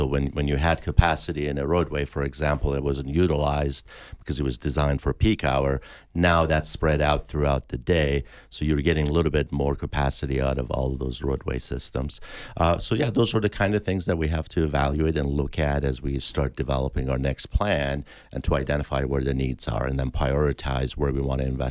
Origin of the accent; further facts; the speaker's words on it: Wisconsin, United States; I grew up in Wisconsin, and we only had 3 months of construction season.